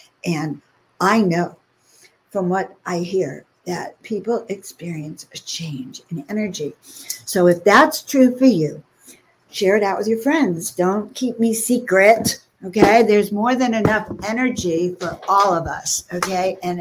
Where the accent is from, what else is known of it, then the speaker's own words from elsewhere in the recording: Woodmere, New York, United States; You know, Denise, I grew up in Long Island on the South Shore, Woodmere, five towns.